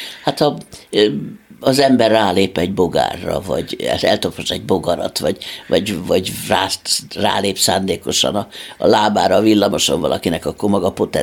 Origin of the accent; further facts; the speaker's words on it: Kaposvár, Somogy, Hungary; Hál' Istennek fiatalkorunkban Kaposváron elég sokszor leszállt az Isten.